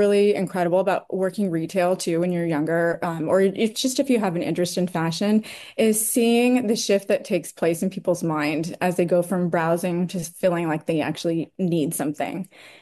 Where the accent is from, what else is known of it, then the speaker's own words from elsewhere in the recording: Eugene, Oregon, United States; also born or lived in Los Angeles; I was born in Los Angeles, but then grew up in Eugene, Oregon.